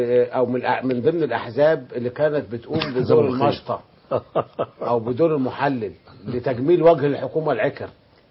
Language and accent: Arabic; Upper Egypt, Egypt; اللي ما عندنا في الصعيد